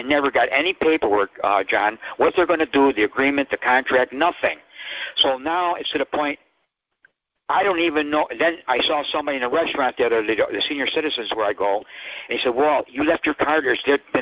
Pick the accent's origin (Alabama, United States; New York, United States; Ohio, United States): New York, United States; And you have to remember, I'm from New York State. I'm not domiciled there.